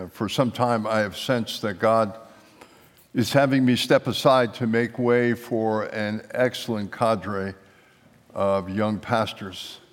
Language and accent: English; New York, United States; We're both from New York. I recognized her accent. She recognized my accent.